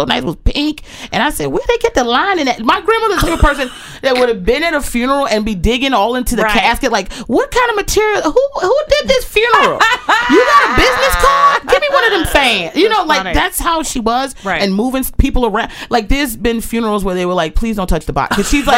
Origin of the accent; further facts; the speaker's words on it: Maryland, United States; I'm born and raised in Maryland, never heard burger cookie.